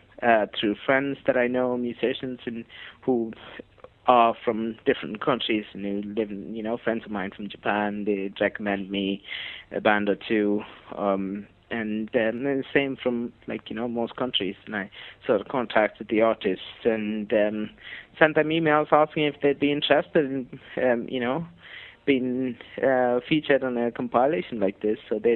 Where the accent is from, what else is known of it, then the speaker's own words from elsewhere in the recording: India; now in Singapore; me, and I'm Indian.